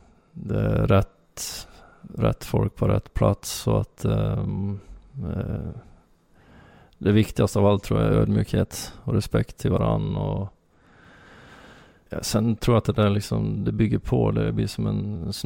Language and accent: Swedish; Ludvika, Dalarna County, Sweden; jag kommer ju från Ludvika och började min hockey där